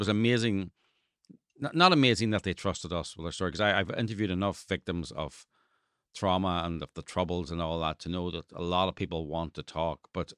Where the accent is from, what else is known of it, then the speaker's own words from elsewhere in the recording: Ireland; and being Irish is always a big plus. You know, oh, you're Irish, have a drink.